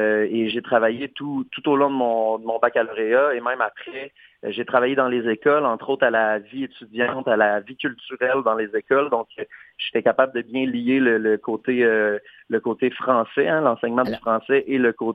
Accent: Quebec, Canada; le 12 avril à Amos, qui est pas loin de ma ville natale

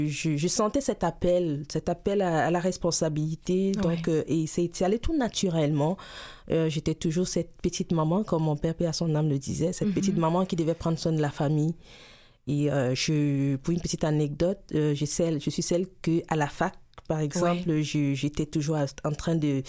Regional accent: Cameroon; now in Canada; je suis venue directement du Cameroun

